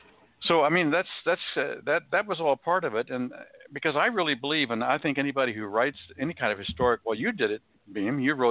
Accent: Kansas, United States; of course I was growing up in Kansas at the time, and because history was I was growing up in a state which is steeped in a lot of history, especially Western history

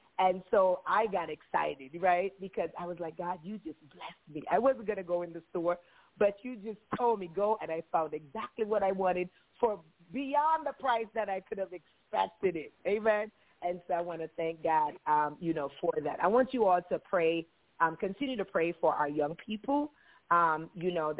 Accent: Jamaica; if it is his will, I'm Jamaican, I can't say all of those H and I together, right?

